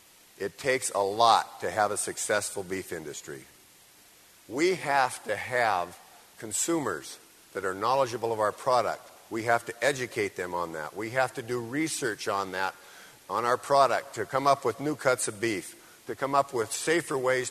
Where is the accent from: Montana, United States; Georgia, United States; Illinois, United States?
Montana, United States; I'm from Montana, and we've got a lot of old ranches in Montana, so I thought, till I went to Florida.